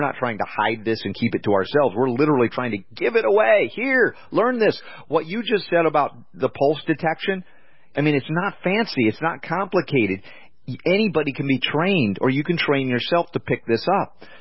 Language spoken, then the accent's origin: English; United States; In our culture, Dr. King, I mean, we're American through and through.